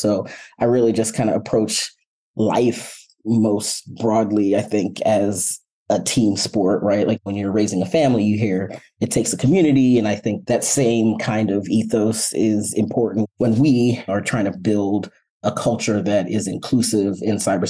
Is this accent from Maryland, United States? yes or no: yes; Silver Spring, Maryland, United States; English is a second language; also born or lived in Nigeria; So I grew up actually in Silver Spring, Maryland. I immigrated from Nigeria, where I was originally born. So I've been in the DMV area on and off for, the last 20 years or so.